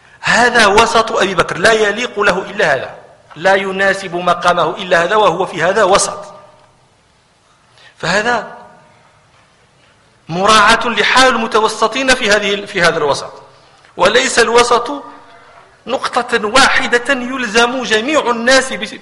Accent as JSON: {"language": "Arabic", "country": "Morocco", "said": "الناقة عندنا في المغرب قد تكون 15,000 درهم"}